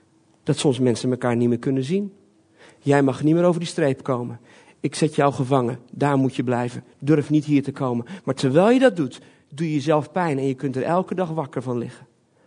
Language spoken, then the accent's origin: Dutch; Belgium; born there; also born or lived in Friesland; Ik ben opgegroeid in een christelijk gezin. Mijn ouders zijn zendelingen naar België gegaan. Daarom ben ik in België geboren. Dus voor Friesland had ik nog België.